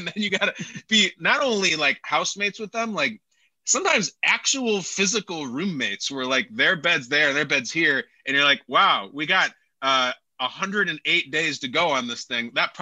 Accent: Chicago, Illinois, United States; It just by purely coincidence, it was in my hometown of Chicago, just it having nothing to do with casting.

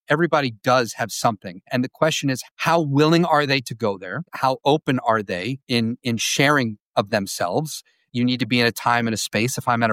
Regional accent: Northeast, United States; So I grew up in the Northeast, right?

